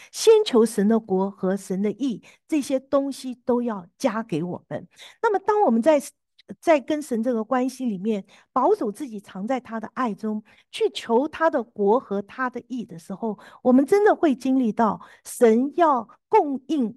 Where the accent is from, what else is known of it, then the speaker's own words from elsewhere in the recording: Taiwan; 我们这个从台湾来的，从来没经历过下雪啊